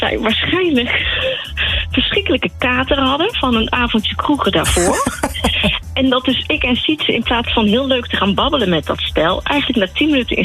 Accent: North Brabant, Netherlands; We studeerden in Amsterdam, maar ik ben een Brabantse. En mijn moeder die woont lekker op het platteland bij Breda.

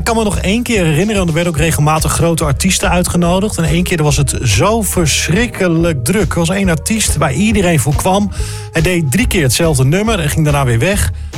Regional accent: Roden, Drenthe, Netherlands; Ja, ik ben opgegroeid in Roden.

